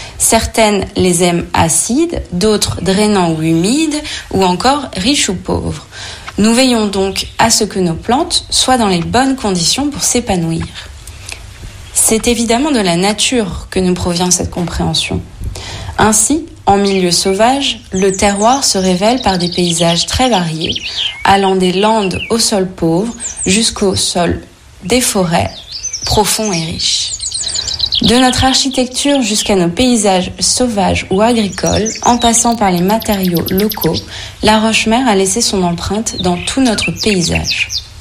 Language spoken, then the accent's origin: French; France; En tant que bon français, chacun d'entre nous a déjà entendu parler de terroir.